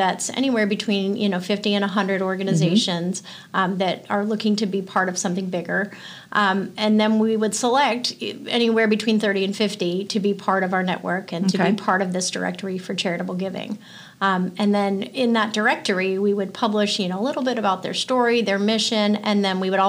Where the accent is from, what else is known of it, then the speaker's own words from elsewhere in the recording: Boca Raton, Florida, United States; also born or lived in Washington, D.C., United States; So I grew up in Boca. So went to high school in Boca, left went to college and law school in Washington, D.C.